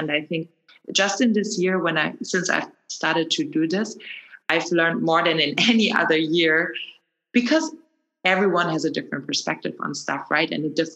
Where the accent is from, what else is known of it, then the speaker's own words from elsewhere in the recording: Germany; The next one is an episode in German because I'm from Germany and have quite a lot of German listeners